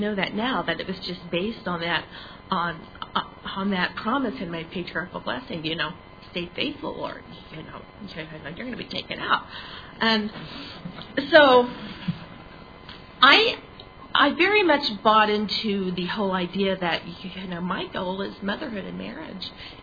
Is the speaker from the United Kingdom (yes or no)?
no; Oklahoma, United States; also born or lived in Arkansas; And so so finally, I guess, they escaped Arkansas, and then I grew up in Oklahoma after that.